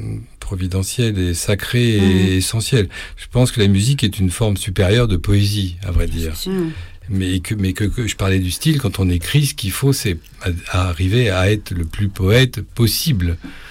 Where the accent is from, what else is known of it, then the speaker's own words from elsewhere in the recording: Bourges, Centre-Val de Loire, France; born there; je suis né à Bourges, je disais, comme Yankelevitch. Et lui, c'était un peu par accident. Et puis, mais en fait, j'habite pas loin, vers Nohant.